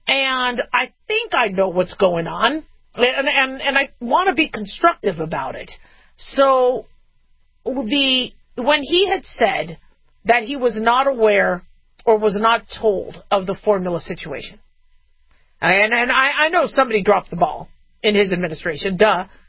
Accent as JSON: {"language": "English", "country": "United States", "said": "Listen, okay, I'm independent and I'm American."}